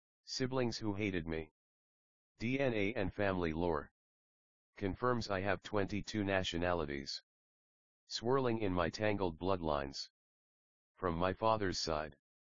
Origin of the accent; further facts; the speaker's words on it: Berkeley, California, United States; I have a tangled family history. I grew up in Berkeley, California.